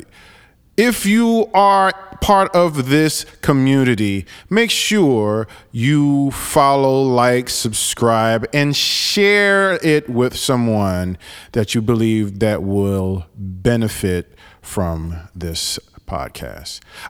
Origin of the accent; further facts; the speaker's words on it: New York, United States; But I think to my core, I'm a New Yorker. I'm a Haitian American. I'm a Haitian Dominican American.